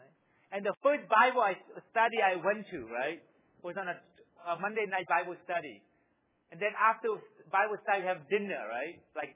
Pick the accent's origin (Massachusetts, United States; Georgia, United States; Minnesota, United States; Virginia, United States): Massachusetts, United States; Boston; Because I'm from Boston, right? I mean, all the great teams from Boston, right?